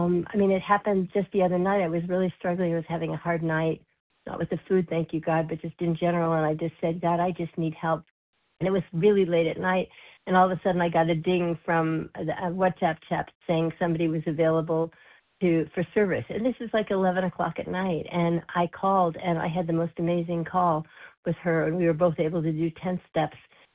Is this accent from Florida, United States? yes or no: no; California, United States; from California, recovered compulsive overeater.